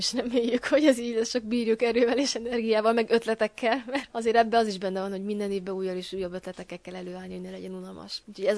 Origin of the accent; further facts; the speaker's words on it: Hungary; moved away; hogy idegenben, nagyon-nagyon messze hazánktól, de próbáljuk megtartani az értékeinket, és amitől mi magyarok vagyunk